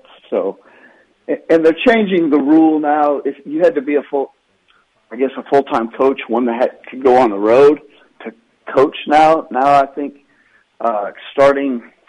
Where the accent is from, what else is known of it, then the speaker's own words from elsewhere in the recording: Galesburg, Illinois, United States; And, you know, just growing up in Galesburg, that love for basketball because of the passion for basketball there, and obviously the history.